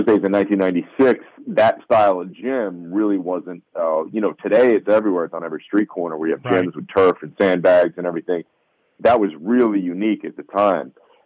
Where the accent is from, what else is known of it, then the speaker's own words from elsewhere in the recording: New Jersey, United States; So I'm an Italian from Jersey, so I got to.